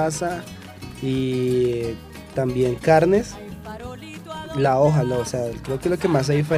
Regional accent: Ibagué, Tolima, Colombia; Yo soy de Ibagué, en Tolima.

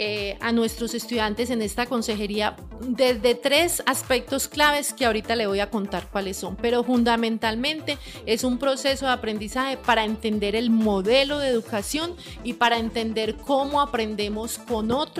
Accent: Pereira, Risaralda, Colombia; yo soy del Eje Cafetero, Pereira. Me gradué allí

